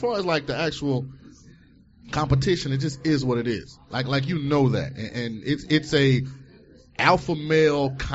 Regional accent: St. Petersburg, Florida, United States; Nah, I'm from St. Pete, though, so I always support everything local.

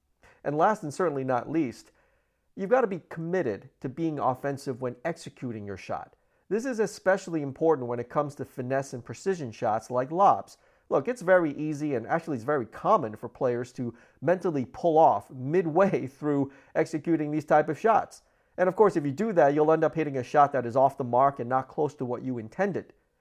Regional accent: Minneapolis, Minnesota, United States; Exercising in cold weather does not bother me much as I grew up in Minneapolis

